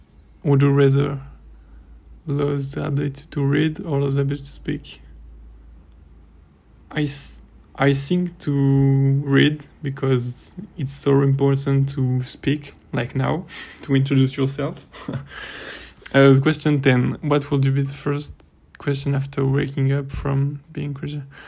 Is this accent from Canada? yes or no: no; Cannes, Provence-Alpes-Côte d'Azur, France; English is a second language; I am 21 years old. I'm from Cannes, around Cannes. It's a city like Le Cannet.